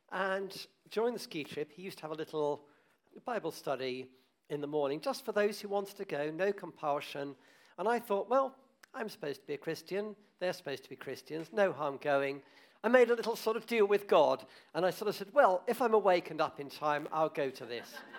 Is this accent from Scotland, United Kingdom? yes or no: no; Reading, South East England, United Kingdom; I grew up in Reading, but right over the other side in Tilehurst.